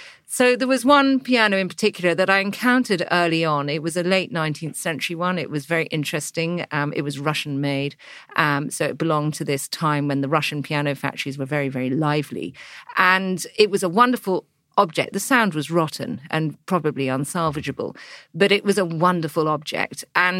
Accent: England, United Kingdom; you turn up as an English girl in minus 20, minus 30, saying I'm looking for a piano

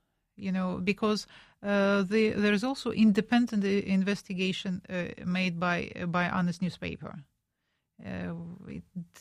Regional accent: Moscow, Russia; But I grew up in Moscow, you know. And so it's my hometown city.

